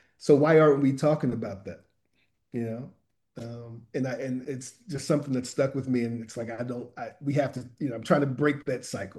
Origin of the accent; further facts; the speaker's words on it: Charlottesville, Virginia, United States; Like I'm from Charlottesville, Virginia